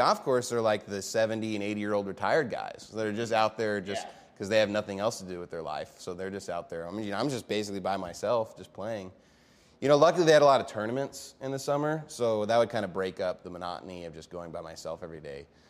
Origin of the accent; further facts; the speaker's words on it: Amarillo, Texas, United States; also born or lived in Dallas-Fort Worth; Actually, when we moved from the Dallas-Fort Worth area to the Amarillo area when I was in the second grade, my parents actually put me in private Christian school.